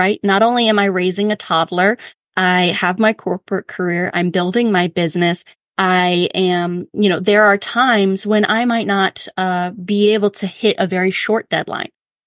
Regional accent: Louisiana, United States; So I grew up in Louisiana where there's hurricanes. And so all the houses are built on stilts.

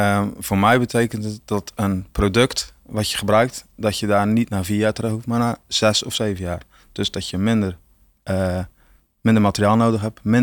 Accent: Zeeland, Netherlands; ik kom zelf natuurlijk uit Zeeland. Dus dat is denk ik een iets andere mentaliteit dan hier.

